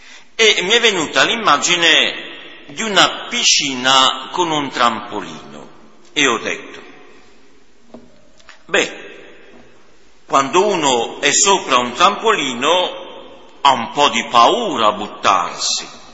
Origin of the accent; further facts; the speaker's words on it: Biella, Piedmont, Italy; vengo da Biella, ho 24 anni